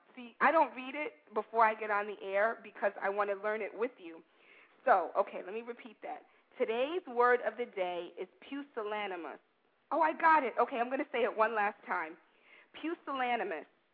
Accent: New York City, New York, United States; I grew up in New York City in the village

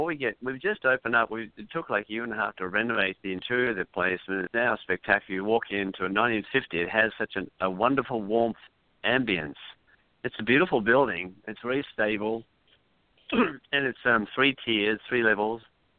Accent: Australia; now in United States; I'm originally from Australia.

